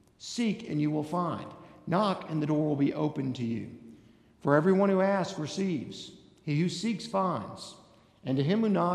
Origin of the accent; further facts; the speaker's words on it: Atlanta, Georgia, United States; a group of friends and I decided we were going to spend the weekend in Atlanta. Atlanta's my hometown. We figured we would stay in my mom's house